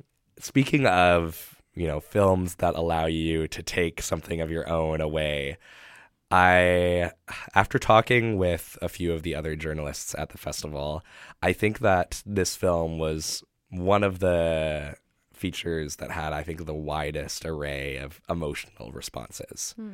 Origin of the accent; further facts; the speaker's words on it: Canada; as a Canadian